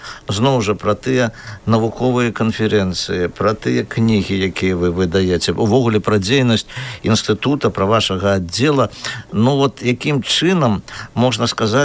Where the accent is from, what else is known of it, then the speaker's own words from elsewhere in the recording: Polotsk, Vitebsk Region, Belarus; я часта пра Полацк пішу, гавару, гэта мой родны горад